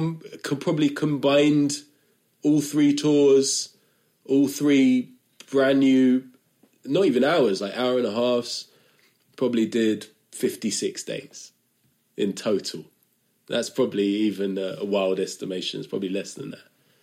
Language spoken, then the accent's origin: English; London, United Kingdom; I'm like, I'm not from Norwich, I'm from London.